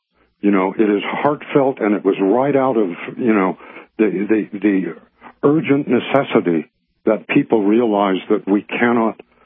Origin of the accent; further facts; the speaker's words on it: Colorado, United States; growing up in Colorado, you know, I'm a dairy farm boy. I got, you know, the Southern Baptist religion, the Constitution, and Bill of Rights, along with my morning pancakes in the morning before I went to school.